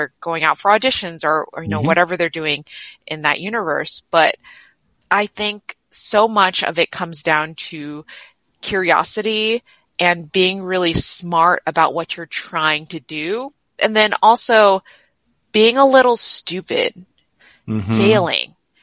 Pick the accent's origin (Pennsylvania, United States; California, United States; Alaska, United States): California, United States; Oakland; I grew up, so I was born and raised around Oakland, California. So born in Oakland, California. And I split my time between Oakland, Chinatown.